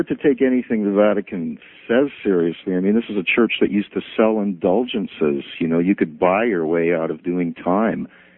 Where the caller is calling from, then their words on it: London, Ontario, Canada; Hi there, I'm calling from London, Ontario, Canada.